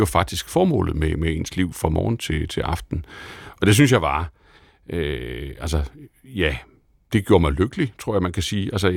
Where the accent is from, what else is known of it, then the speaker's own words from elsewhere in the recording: Kolding, Region of Southern Denmark, Denmark; moved away as an adult; Jeg flyttede hjemmefra. Jeg flyttede fra Kolding til Aarhus.